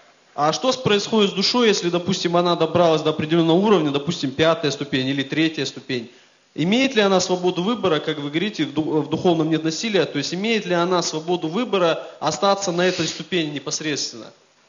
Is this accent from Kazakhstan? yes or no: yes; Kazakhstan; Я из Казахстана.